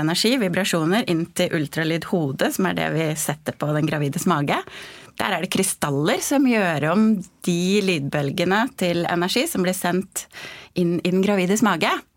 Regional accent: Hønefoss, Buskerud, Norway; og så hadde jeg praksisen min hjemme I Hønefoss da, på Ringerike.

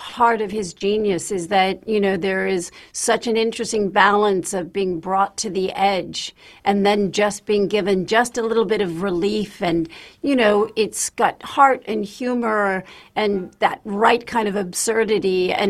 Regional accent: New Mexico, United States; I am from New Mexico.

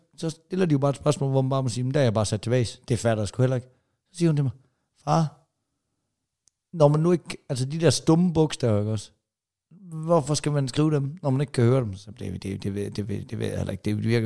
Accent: Jutland, Denmark; Derover i Jylland er du helt, altså fordi at sådan som de snakker, der hvor jeg kommer fra, det er den ældre generation

